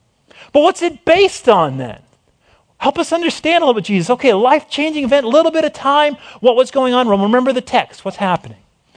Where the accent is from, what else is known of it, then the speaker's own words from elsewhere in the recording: East Coast, United States; I was born and bred on the East Coast, so every summer we make this umpteen thousand mile trek out east.